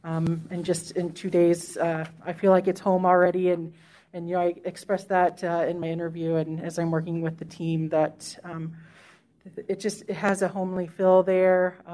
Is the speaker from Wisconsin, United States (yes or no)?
no; Indiana, United States; I actually grew up just south of here, between Muncie and Richmond, kind of out in the country.